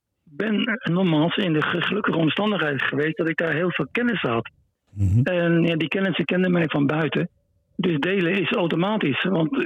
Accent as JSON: {"language": "Dutch", "country": "Netherlands", "said": "als Nederlander die daar zit zonder familie en zonder contacten, is het een hel."}